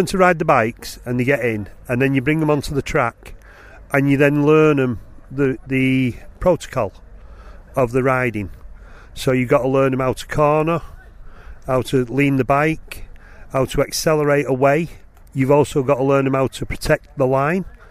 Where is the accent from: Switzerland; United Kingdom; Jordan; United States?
United Kingdom; Bury, North West England; I'm from Bury.